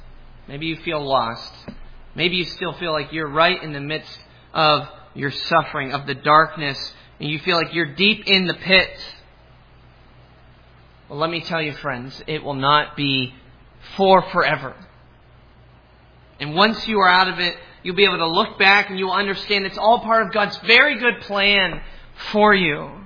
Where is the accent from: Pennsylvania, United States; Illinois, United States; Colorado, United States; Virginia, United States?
Pennsylvania, United States; Hollidaysburg; And we were going to a restaurant that wasn't in my hometown in Hollidaysburg, but in a town, a couple towns over, that was very small, farm town, dairy farmers.